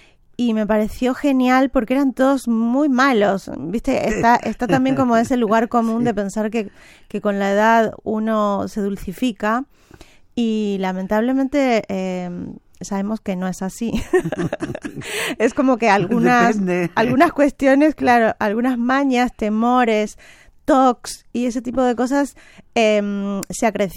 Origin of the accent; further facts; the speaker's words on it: Argentina; born there; also born or lived in Madrid, Spain; como yo nací en Argentina y viví en Madrid 1000 años y luego volví a Argentina y luego volví a Madrid